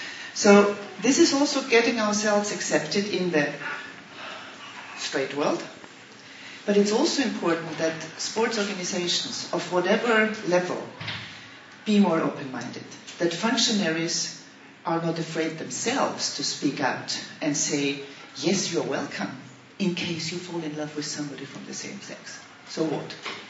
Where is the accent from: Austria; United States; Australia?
Austria; Vienna; now in Brussels, Belgium; I'm from Vienna, from Austria, sorry, I should have said that before